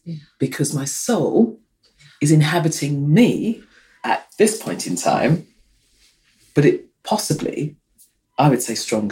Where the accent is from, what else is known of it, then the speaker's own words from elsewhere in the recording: London, United Kingdom; when I was growing up in London, people would go, where are you from? And I'd go, well, I was born in Hackney and, you know, I live in London.